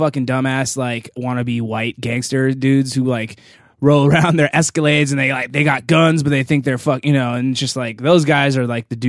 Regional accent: Van Nuys, California, United States; Van Nuys, California.

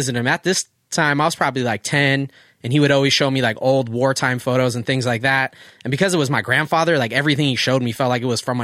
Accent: Oceanside, California, United States; just had a bunch of tight photos of even where we grew up in Oceanside and, you know, the every generation of the pier since he was a kid.

